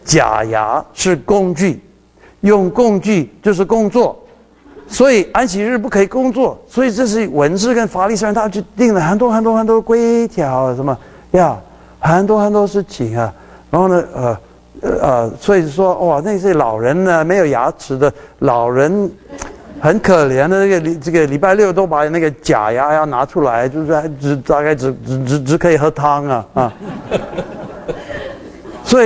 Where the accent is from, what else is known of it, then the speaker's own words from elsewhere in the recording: Taiwan; 他的口音跟我们台湾。跟我们台湾人有一点不一样啊